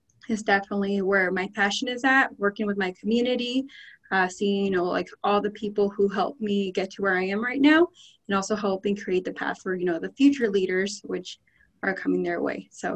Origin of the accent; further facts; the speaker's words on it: Newberg, Oregon, United States; also born or lived in Michoacán, Mexico; I'm originally from Michoacan, Mexico. I lived there for 5 years, but I don't remember much. And I've pretty much ever since been here in Newburgh, Oregon.